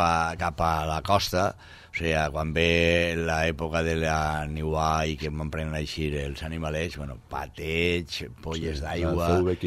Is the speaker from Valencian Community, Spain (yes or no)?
yes; Massanassa, Valencian Community, Spain; En el meu poble, en Massanassa i en el Palmar